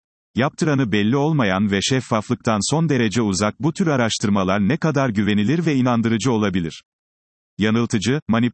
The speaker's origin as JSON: {"language": "Turkish", "region": "Bursa", "country": "Turkey", "said": "bir Bursalı olarak kabullenmiyorduk"}